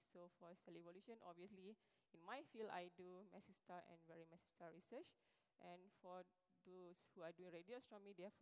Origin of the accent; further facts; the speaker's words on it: Malaysia; Okay, so well, I'm from Malaysia.